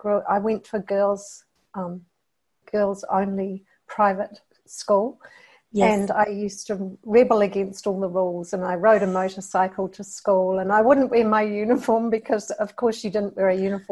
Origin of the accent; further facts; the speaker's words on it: New Zealand; moved away as an adult; now in Australia; So I'm a New Zealander. I'm one of those many New Zealanders who've jumped the ditch